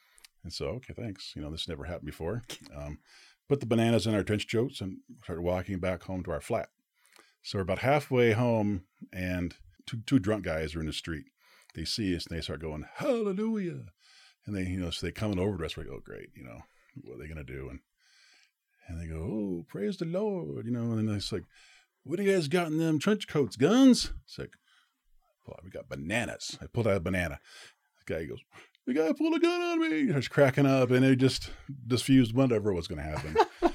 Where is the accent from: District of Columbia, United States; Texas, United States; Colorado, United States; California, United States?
Colorado, United States; Denver; and that stood for Colorado Denver Mission, and I'm from Denver.